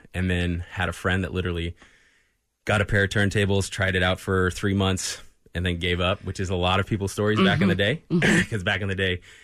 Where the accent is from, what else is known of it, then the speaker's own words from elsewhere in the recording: East Coast, United States; moved away; I was originally from the East Coast, moved out here in 93.